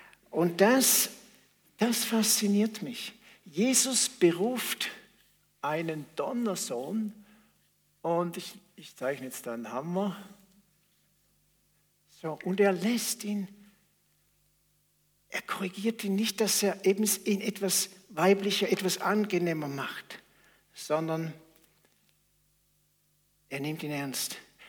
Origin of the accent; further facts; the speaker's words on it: Flawil, St. Gallen, Switzerland; Ich bin in Flawil aufgewachsen, so etwa einem Dorf war damals etwa 8.000, 9.000 Einwohner.